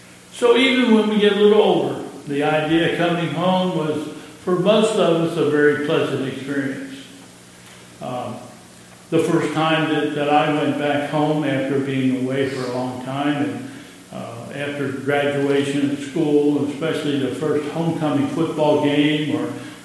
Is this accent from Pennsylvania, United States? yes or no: yes; Pennsylvania, United States; It's interesting, I grew up in Pennsylvania.